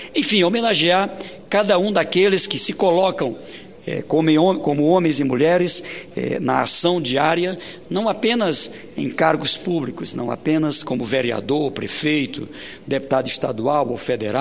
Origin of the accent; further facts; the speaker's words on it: Brazil; born there; perceber que o mundo era muito maior do que o Vale do Fidalgo, onde eu nasci